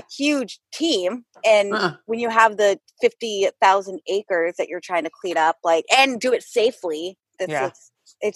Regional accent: California, United States; And also growing up in California, it's like ingrained in your head.

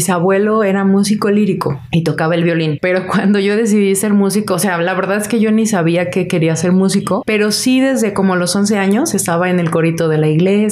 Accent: Guadalajara, Jalisco, Mexico; nací en Guadalajara. Mis papás, mi mamá nació en DF, mi papá sí nació aquí. Ahora sí que soy originaria totalmente de aquí.

